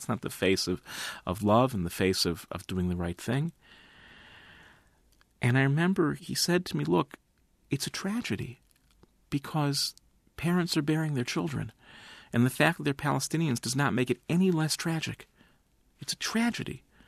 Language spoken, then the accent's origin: English; United States; Though I think it's important right now as an American, if we're going to be involved in a war